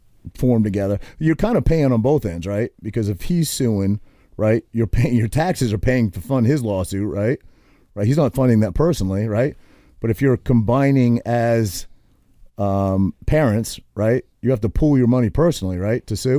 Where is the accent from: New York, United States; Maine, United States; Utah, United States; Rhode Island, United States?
Maine, United States; Because I'm not a Jerseyan because I grew up in Maine. Am I a Jerseyan now?